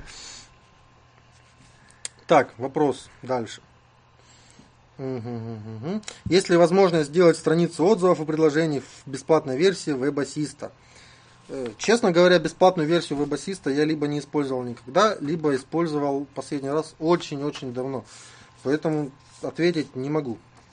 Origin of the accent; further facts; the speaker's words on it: Ukraine; Плюс сайт на Россию ориентирован, а я с Украины.